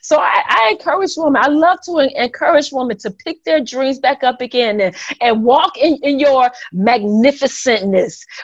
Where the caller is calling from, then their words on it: Toledo, Ohio, United States; Well, I'm calling in from Toledo, Ohio.